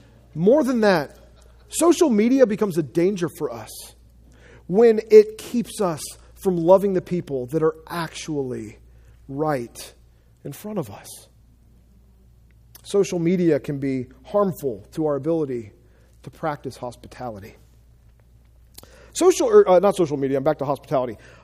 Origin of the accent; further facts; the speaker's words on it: Asheville, North Carolina, United States; This is a family that I grew up with because I grew up in Asheville.